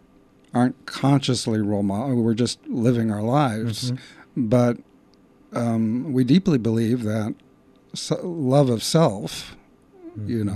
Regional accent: California, United States; We grew up on the Monterey Peninsula, and that was, very close to nature and kind of a liberal, and there were many gay and lesbian people.

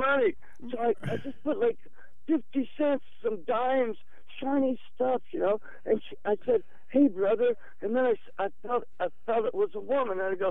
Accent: Reston, Virginia, United States; I came from Reston, Virginia, just outside of Washington, D.C.

